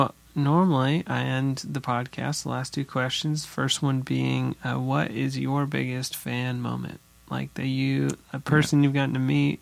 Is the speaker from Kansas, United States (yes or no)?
no; New Hampshire, United States; New Hampshire.